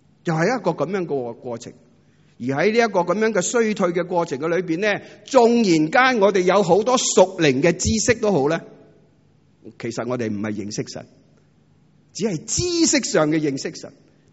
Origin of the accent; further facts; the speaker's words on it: Hong Kong; 大家都知道我哋香港人特别忙碌系嘛